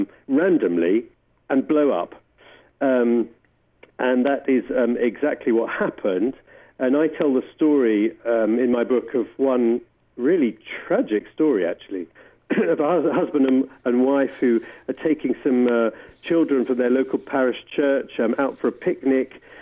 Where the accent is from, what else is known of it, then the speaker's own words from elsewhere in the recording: United Kingdom; you know, I'm British, and I didn't know whether in America it was more widely known.